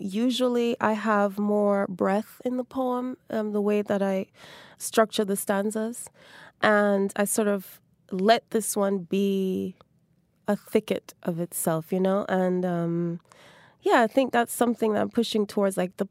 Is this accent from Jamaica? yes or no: yes; Jamaica; my childhood growing up in Jamaica. I grew up in a very strict Rastafarian household